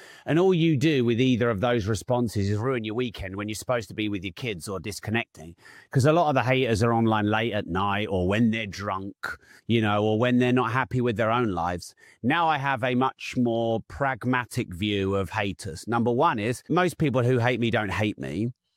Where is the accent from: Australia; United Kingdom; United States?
United Kingdom; Peterborough, East of England; Peterborough is my hometown, so obviously it's even more.